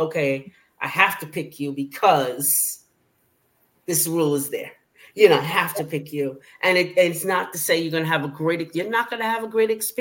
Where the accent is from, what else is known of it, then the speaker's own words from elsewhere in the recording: Alabama, United States; I said, I never heard it, you know, and I came from Alabama. So I didn't hear it. I didn't hear it. I didn't see a lot of things. And maybe because I was young, but I still didn't hear it as I was growing up.